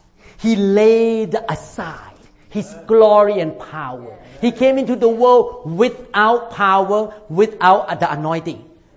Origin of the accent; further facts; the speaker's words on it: Thailand; English is a second language; But I grew up in Thailand where we have the king.